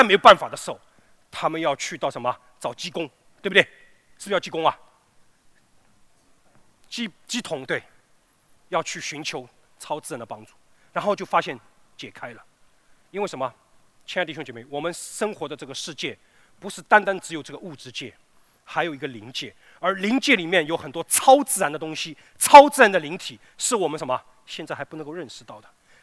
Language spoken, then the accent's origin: Chinese; China; 就用我们中国人传统说，可能会走火入魔。